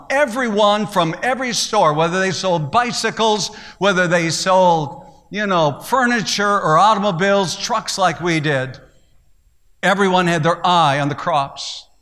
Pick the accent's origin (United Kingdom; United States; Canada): United States; the Dakotas; I was raised in the Dakotas. Harvest time was the time everyone looked forward to.